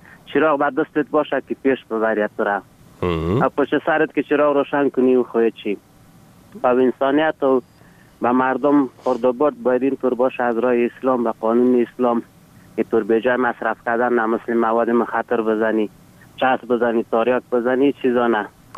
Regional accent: Ghorband, Parwan, Afghanistan; افغان هستیم از غربند.

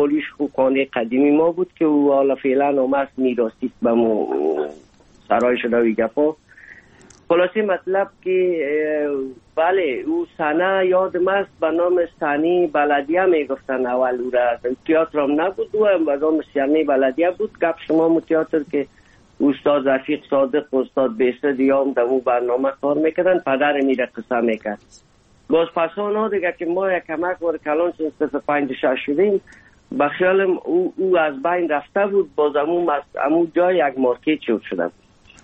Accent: Afghanistan; moved away; سال 1990 از افغانستان اولین سفر آمدیم هندوستان

